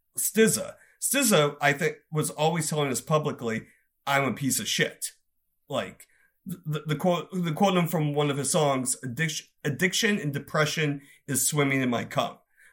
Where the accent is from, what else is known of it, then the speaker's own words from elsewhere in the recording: Pennsylvania, United States; I'm from Pennsylvania.